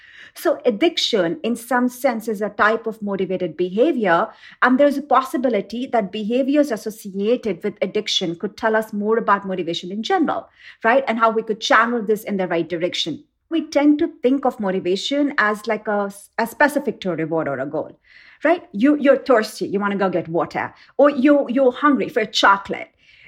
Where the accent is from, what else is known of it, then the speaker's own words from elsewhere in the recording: India; I grew up in India and winning numbers used to come in a small section in a newspaper.